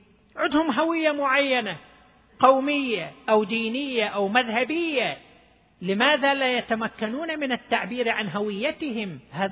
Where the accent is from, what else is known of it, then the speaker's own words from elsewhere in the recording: Dammam, Eastern Province, Saudi Arabia; وحصل عندنا في الدمام